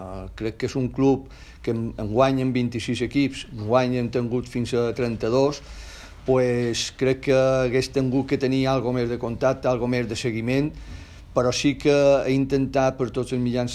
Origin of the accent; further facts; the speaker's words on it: Balearic Islands, Spain; el meu objectiu com a mallorquí era poder estar aquí a Mallorca, a Palma